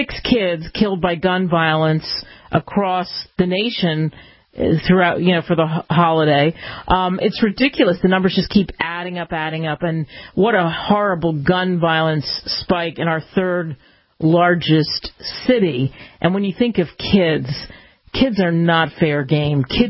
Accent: Philadelphia, Pennsylvania, United States; Philly, my hometown. I grew up 15 minutes from downtown.

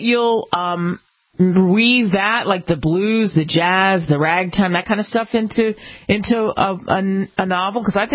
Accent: Enid, Oklahoma, United States; the Oklahoma connection, being born and raised in Enid, Oklahoma.

